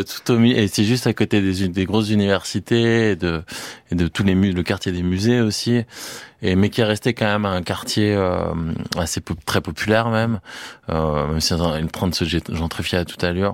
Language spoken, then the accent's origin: French; France; Parce qu'on n'était pas américains de là-bas. Et elle me dit, vous êtes d'où? Je dis français.